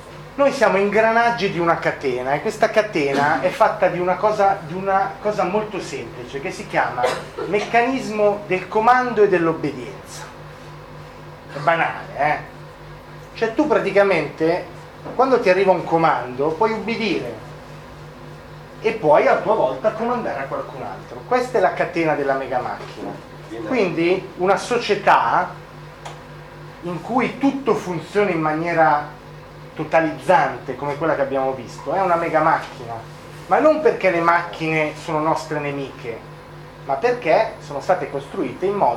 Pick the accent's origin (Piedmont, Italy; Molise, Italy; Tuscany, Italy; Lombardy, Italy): Piedmont, Italy; vengo dalla Valdossola